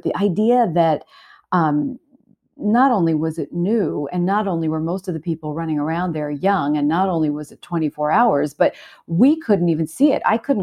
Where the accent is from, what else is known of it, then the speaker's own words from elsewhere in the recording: Brooklyn, New York, United States; I grew up in Brooklyn, so I didn't even really know what it was.